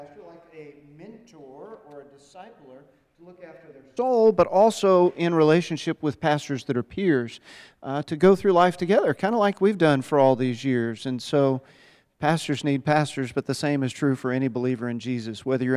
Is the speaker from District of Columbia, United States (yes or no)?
no; Texas, United States; My Texas shorthand, because I grew up in Texas, don't hold it against me if you don't like Texas.